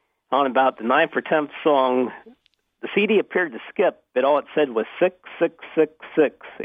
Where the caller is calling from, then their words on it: Cumberland, Maryland, United States; from Cumberland, Maryland.